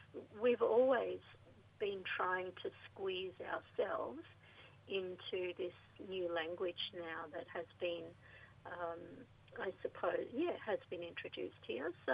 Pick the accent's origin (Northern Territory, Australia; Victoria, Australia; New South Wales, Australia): Northern Territory, Australia; I'm from the Barkly Tablelands in the Northern Territory. I'm Gurangi Wakaya and Kalkaroon. So across into Queensland area now, around Camarwell and Mount Isa.